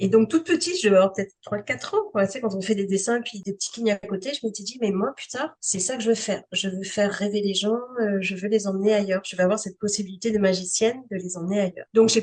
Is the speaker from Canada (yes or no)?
yes; Toronto, Ontario, Canada; accent: European; Alors, moi, je suis torontoise de naissance, de cœur, éduquée et élevée dans cette ville-là, mais de parents français, d'où l'accent qui est plus européen que canadien.